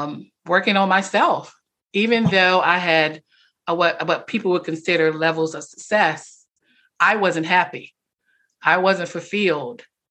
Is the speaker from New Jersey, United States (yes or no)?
no; Selma, North Carolina, United States; also born or lived in Washington, D.C.; So yeah, I was raised, like I said, I was born in Washington, D.C. And a few months after I was born, my family, we bought a house in Selma, North Carolina. So I was raised there until I went off to college.